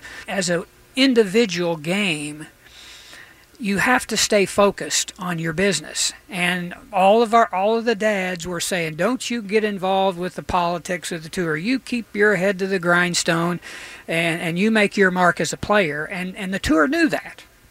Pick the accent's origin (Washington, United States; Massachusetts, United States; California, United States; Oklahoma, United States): Oklahoma, United States; Edmond; Of course, I grew up in Edmond, Oklahoma, and went to school at Oklahoma State, where I played my college golf.